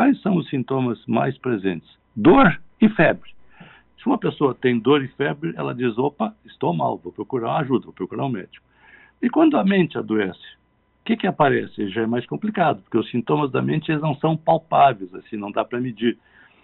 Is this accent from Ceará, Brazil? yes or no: no; Porto Alegre, Rio Grande do Sul, Brazil; Eu sou aqui de Porto Alegre, sou psiquiatra, psicoterapeuta